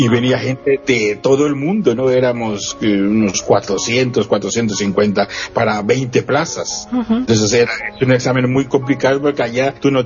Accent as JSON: {"language": "Spanish", "town": "Valladolid", "region": "Yucatán", "country": "Mexico", "tie": "born or raised there", "also_born_or_lived": "Mérida", "said": "yo nací en la ciudad de Mérida, que porque mis padres vivían ahí, pero yo me crié, toda mi infancia la viví en Valladolid, que es muy cerca de Mérida. Valladolid, Yucatán"}